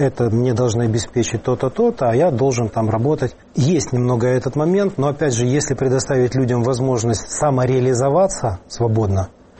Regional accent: Kyiv, Ukraine; Но я родился и вырос в Киеве.

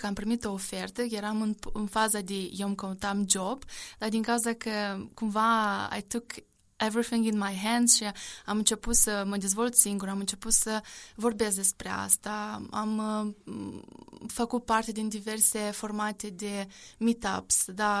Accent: Chișinău, Moldova; sunt originară din Chișinău.

